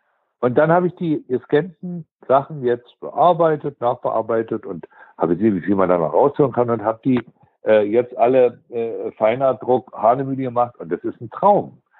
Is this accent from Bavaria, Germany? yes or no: no; Berlin, Germany; wie man als Berliner sagt, man war nicht so gut drauf.